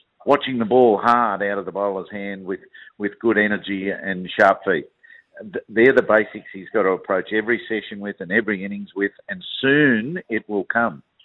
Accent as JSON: {"language": "English", "country": "Australia", "said": "it was always a delight as an Australian cricketer"}